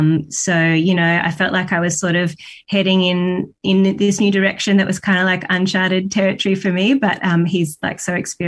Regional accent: Gisborne, Victoria, Australia; I grew up in a small town called Gisborne, which is kind of outside of Melbourne.

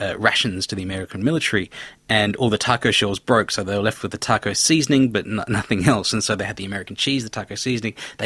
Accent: Australia; also born or lived in Penang, Malaysia; I come from the islands generally. My family's from Hainan Island in the south of China. I was born in Penang, which is an island in the west of Malaysia. And then I guess I grew up in the world's biggest island, Australia.

